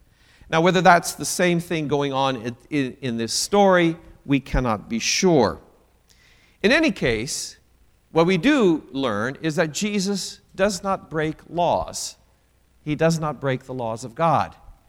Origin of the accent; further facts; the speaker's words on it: Pella, Iowa, United States; Now, I come from Pella, Iowa. Central College always had a good football team.